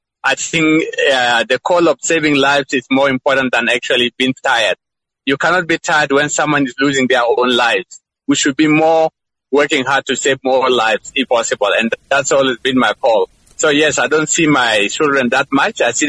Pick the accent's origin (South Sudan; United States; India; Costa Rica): South Sudan; Central Equatoria; moved away; I was born in Juba. Then I grew up in Lokaran called Elanya country. I'm a Pojuluba tribe.